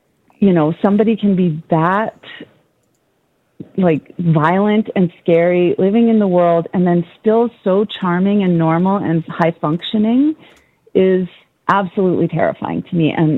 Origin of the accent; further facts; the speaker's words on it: Canada; cause I'm Canadian, so we can't make money off, TikTok for the views here.